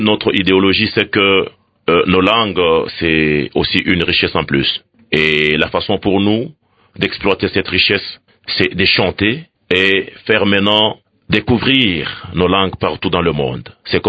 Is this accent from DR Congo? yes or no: yes; Kasaï, DR Congo; moi je suis du Kasaï.